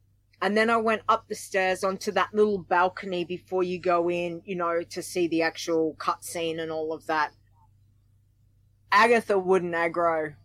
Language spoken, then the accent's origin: English; Australia; But again, because of I'm an Aussie playing on a US server.